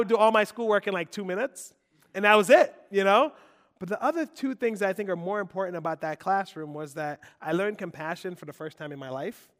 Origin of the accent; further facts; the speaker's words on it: Liberia; also born or lived in Sierra Leone / Ivory Coast; now in United States; where are you from? I was like, Liberia, but I've been in a refugee camp in Sierra Leone. I've been in a refugee camp in Ivory Coast. But, hey, I'm back in America now.